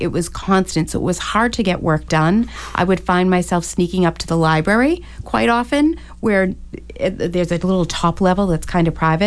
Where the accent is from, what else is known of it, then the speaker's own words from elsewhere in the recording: Hanover, United States; Well, you know I grew up in Hanover, too.